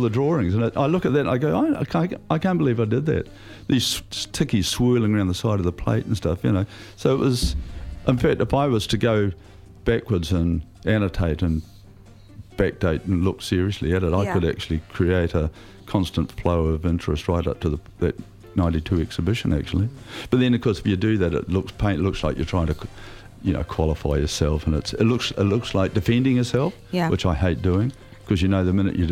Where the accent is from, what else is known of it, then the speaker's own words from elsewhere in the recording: Hastings, Hawke's Bay, New Zealand; When I was at coming from Hastings, I mean, half the kids in my class